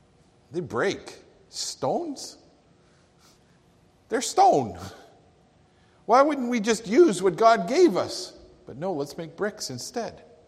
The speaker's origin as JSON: {"language": "English", "town": "Calgary", "region": "Alberta", "country": "Canada", "tie": "born or raised there", "said": "I remember growing up in Calgary."}